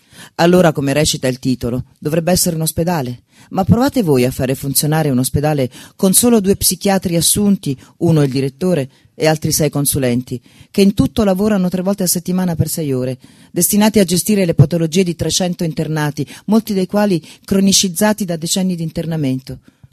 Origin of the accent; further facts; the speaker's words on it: Lazio, Italy; nel paese dove sono nata e cresciuta, nel Viterbese